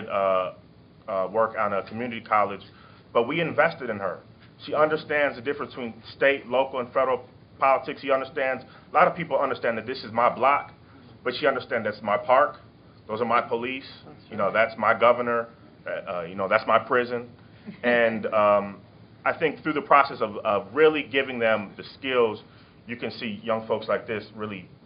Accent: Milwaukee, Wisconsin, United States; I grew up in Milwaukee, Wisconsin, and was a jock.

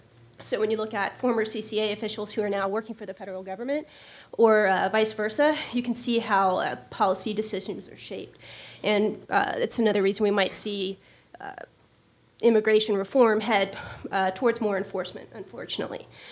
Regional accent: Texas, United States; now in New York, United States; Hi, I'm originally from Texas

